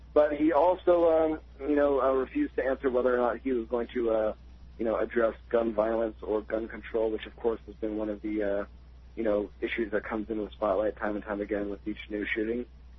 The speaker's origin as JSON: {"language": "English", "town": "San Francisco", "region": "California", "country": "United States", "said": "Yeah, and I'm from San Francisco, so I was all with the Niners"}